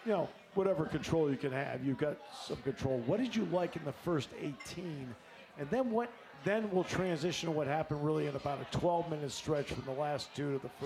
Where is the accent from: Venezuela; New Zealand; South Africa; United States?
United States; New England; I grew up in New England, so I watched a lot.